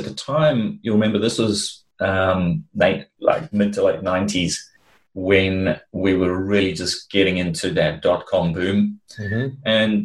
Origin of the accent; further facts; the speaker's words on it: South Africa; I've lived in seven different countries, and I grew up in Africa, in South Africa.